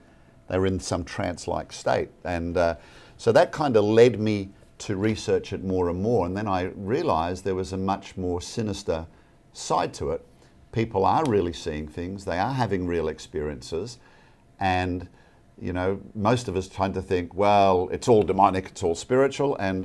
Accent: Australia; now in Atlanta, United States; Originally from the land down under. I live in Atlanta now, so I usually tell people that's where I got my southern accent from.

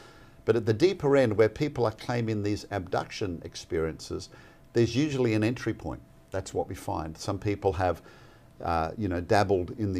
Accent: Australia; in my home country of Australia

